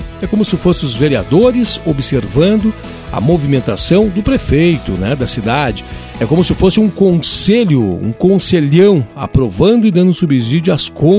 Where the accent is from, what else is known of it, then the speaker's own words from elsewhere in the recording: Caxias do Sul, Rio Grande do Sul, Brazil; gente, né? O pessoal está começando a conhecer a gente … Eu sou morador dessa cidade, sou natural de Caxias do Sul, né?